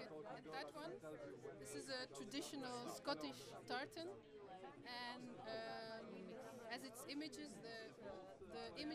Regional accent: Konstanz, Baden-Württemberg, Germany; I'm from Konstanz

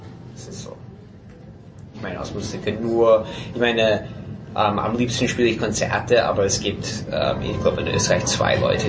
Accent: San Jose, California, United States; born or raised there; German is a second language; moved away as an adult; also born or lived in Utah / Malibu / Czechia

